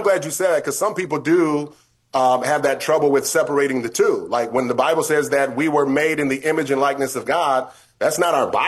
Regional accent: Battle Creek, Michigan, United States; I'm from Battle Creek, Michigan. My father lived in Detroit, Michigan.

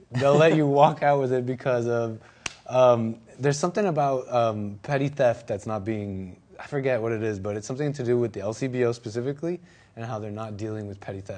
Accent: Miami, Florida, United States; born there; And then, you know, when you're born in America, you get citizenship. So I was born in Miami. And so I'm an American citizen through that.

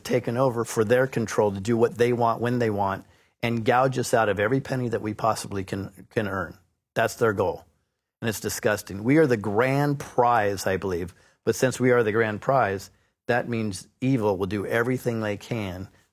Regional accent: California, United States; Yeah, 60 years.

